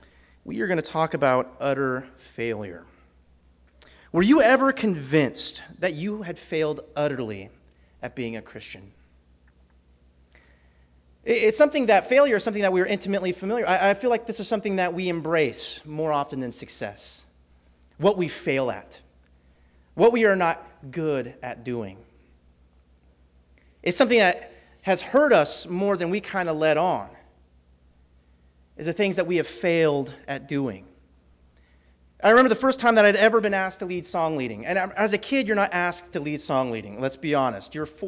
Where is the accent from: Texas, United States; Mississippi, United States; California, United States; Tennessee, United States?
California, United States; I'm thinking, I was raised in Northern California.